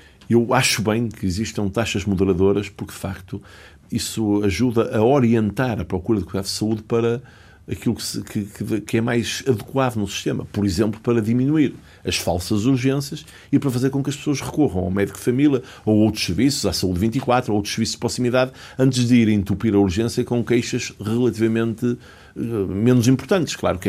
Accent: Portugal; Enquanto português

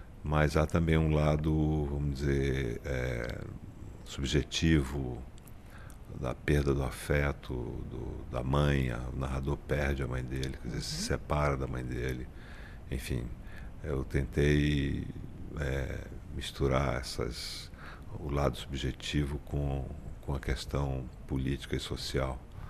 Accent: Amazon, Brazil; born there; a Amazônia, minha região onde eu nasci

